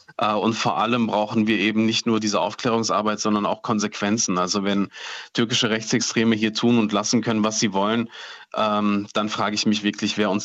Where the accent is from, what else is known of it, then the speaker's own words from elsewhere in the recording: Duisburg, North Rhine-Westphalia, Germany; Ich bin selbst in Marxloh aufgewachsen